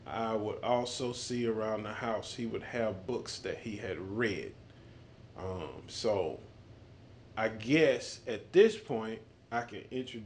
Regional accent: Houston, Texas, United States; I was born and raised in Houston, Texas. Lived here all most of my life.

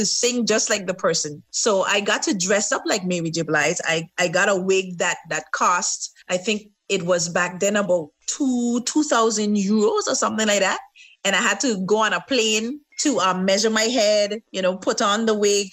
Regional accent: Sint Maarten; born there; and I was born here on St. Martin, right here.

